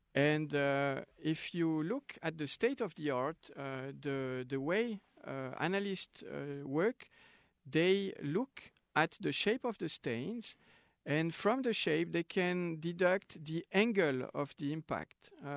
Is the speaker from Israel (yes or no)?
no; Switzerland; now in United States; because I come from Switzerland, which is a democratic country. I live in the U.S.